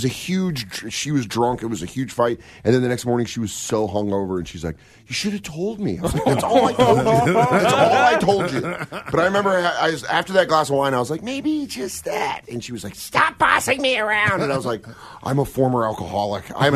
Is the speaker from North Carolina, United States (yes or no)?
no; Aurora, Colorado, United States; Denver, Aurora, Colorado.